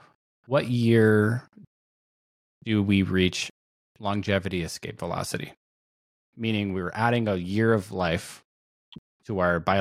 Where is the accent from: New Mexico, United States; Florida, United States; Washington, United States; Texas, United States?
Washington, United States; Seattle; now in California, United States; I'm actually technically from Seattle. I'm in California.